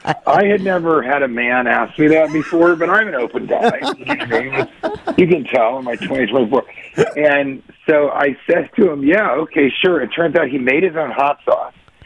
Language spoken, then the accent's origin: English; Colorado, United States; I'm from Colorado, but you guys are just the drinking, the food, the laid-back attitude